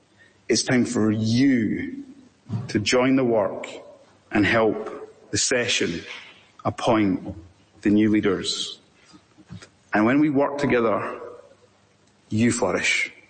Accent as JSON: {"language": "English", "region": "Scotland", "country": "United Kingdom", "said": "I'm saying this as a Scottish Presbyterian."}